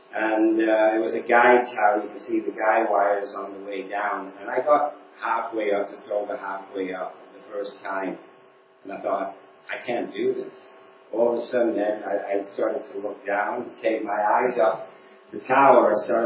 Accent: England, United Kingdom; moved away; You can probably tell I was born in England. Still have a bit of an accent. I've been here since 1977, so 45 years.

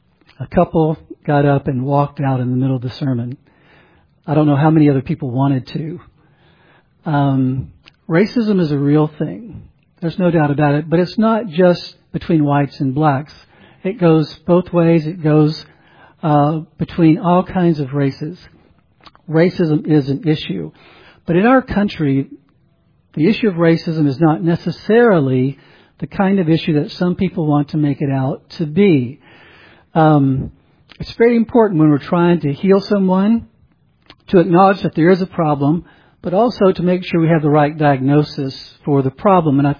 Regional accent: the South, United States; I grew up in the South.

